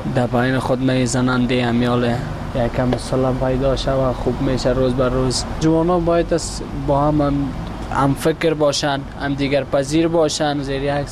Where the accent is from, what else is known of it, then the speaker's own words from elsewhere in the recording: Afghanistan; همشه کل ما افغان هستیم